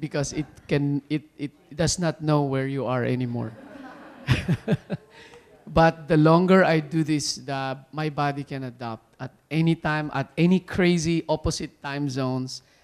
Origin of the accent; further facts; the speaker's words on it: Iloilo City, Western Visayas, Philippines; I was born raised in La Paz, Iloilo City. So that's really my hometown.